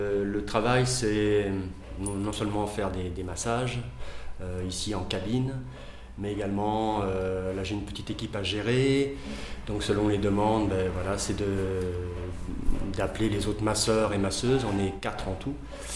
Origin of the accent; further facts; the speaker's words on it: France; now in Brussels, Belgium; Moi je suis arrivé il y a maintenant 15 ans, 16 ans, ici en Belgique, parce que je viens de France au départ.